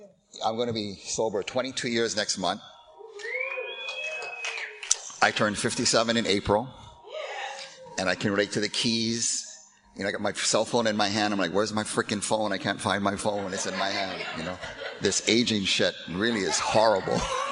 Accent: Hawaii, United States; In Hawaii, we call them haoles. Because where I grew up, you know, I'm Hawaiian, I'm Portuguese, Puerto Rican, and we're crazy people.

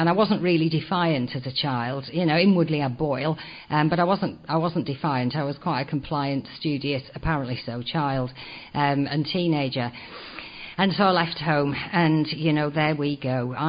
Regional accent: England, United Kingdom; born there; anyway, I was born in England.

